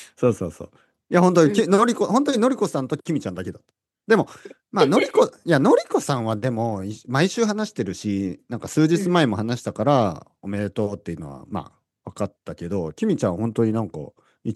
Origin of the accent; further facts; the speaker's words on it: Hokkaido, Japan; also born or lived in Australia / New Zealand; 出身は北海道で、オーストラリアとかニュージーランドに長くいたので、まあ、英語でもレッスンができる